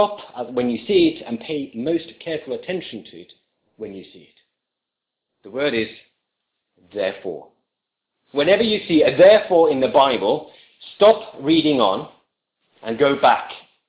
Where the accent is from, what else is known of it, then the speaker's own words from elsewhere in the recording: Finland; When I was a child growing up in Finland